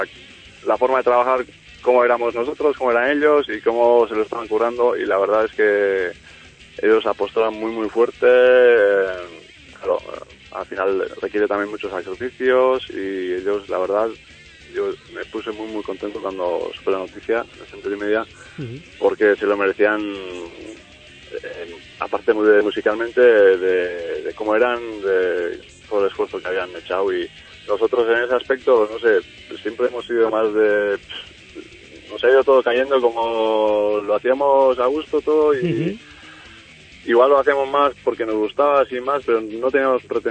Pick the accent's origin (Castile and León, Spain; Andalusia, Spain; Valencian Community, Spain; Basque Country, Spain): Basque Country, Spain; Azpeitia; first language Basque; Spanish is a second language; O sea, nosotros al final somos de Azpeitia, todos vascos de Azpeitia. Y pues nuestro idioma es el euskera